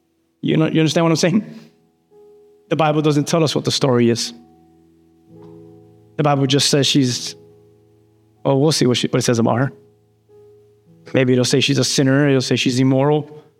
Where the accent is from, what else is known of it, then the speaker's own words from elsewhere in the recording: Key West, Florida, United States; now in Miami, United States; Listen, I'm from Key West, my family, maybe some of them watch this.